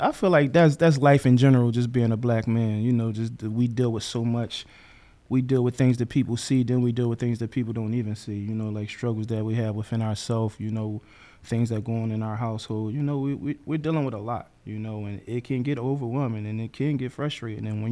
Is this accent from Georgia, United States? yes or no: no; Philadelphia, Pennsylvania, United States; I'm from Philly. I'm from the streets.